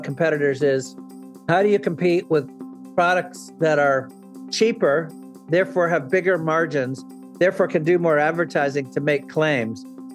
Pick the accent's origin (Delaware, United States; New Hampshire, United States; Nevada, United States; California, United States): New Hampshire, United States; To set the stage, Robert, I grew up in New Hampshire